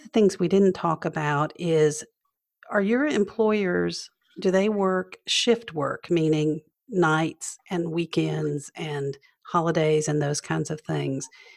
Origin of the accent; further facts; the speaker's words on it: Greenville, South Carolina, United States; I know that the Midlands in Columbia has some of the same challenges that we have in my hometown of Greenville and Nicole's home of Greenville